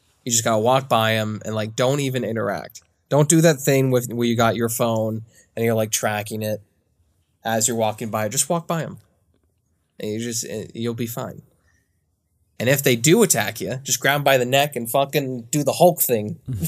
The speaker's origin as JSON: {"language": "English", "country": "Canada", "said": "Well, as a Canadian, I think it'd be really funny to have a club named the Hosers, which is like a derogatory slang name for Canadians, apparently."}